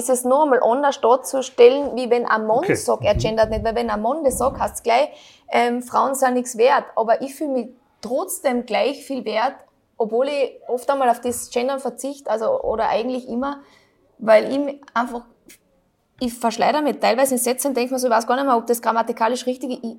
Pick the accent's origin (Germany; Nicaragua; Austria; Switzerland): Austria; Lesachtal, Carinthia; da, wo ich herkomme, da ist es kein Problem. Da brauchst du noch nicht einmal das Haus zu sperren